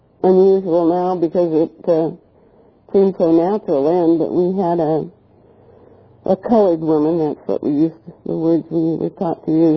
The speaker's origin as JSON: {"language": "English", "town": "Long Beach", "region": "California", "country": "United States", "tie": "born there", "said": "And so I was born in Long Beach, actually in a house right off at First and near First and Falcon."}